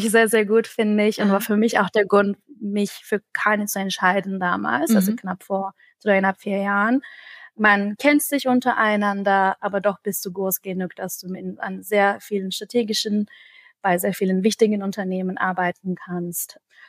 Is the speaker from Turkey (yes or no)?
yes; Istanbul, Turkey; moved away as an adult; now in Germany; Also ich komme ursprünglich aus Istanbul und ich bin quasi für mein Studium an der TU München, ich habe Bachelor und Master im Maschinenbau gemacht, umgezogen 2013